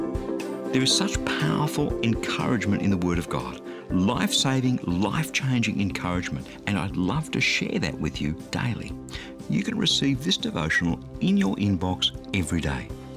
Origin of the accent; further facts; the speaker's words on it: Sydney, New South Wales, Australia; my hometown of Sydney